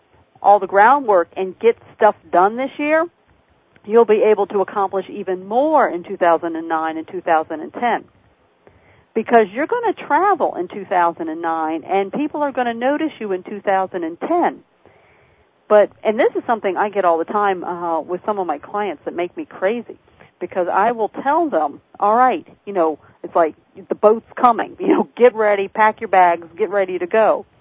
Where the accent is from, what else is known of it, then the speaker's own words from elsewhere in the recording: Maryland, United States; accent: Southern Maryland; I know. It's my Southern Maryland accent.